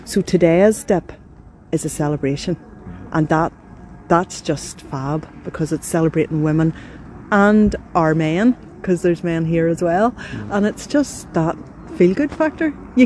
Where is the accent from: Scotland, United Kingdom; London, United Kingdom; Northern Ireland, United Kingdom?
Northern Ireland, United Kingdom; Bangor; Round water all my whole life, growing up in Bangor. Mm-hmm. So the sea was a big thing, and great to be reconnecting here as well.